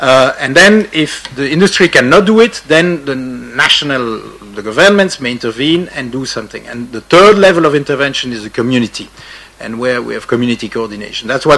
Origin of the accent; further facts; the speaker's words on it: Belgium; I know I come from Belgium, so it's very difficult to say how between neighbors you have to work together.